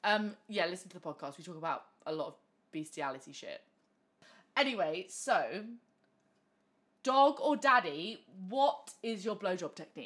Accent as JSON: {"language": "English", "region": "Wales", "country": "United Kingdom", "said": "I am from Wales and I am a fucking big deal."}